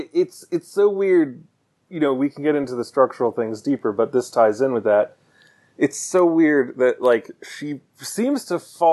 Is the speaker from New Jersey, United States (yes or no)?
no; Maryland, United States; I'm from Baltimore. I'm not from Baltimore, but I'm from around Baltimore. I know Baltimore.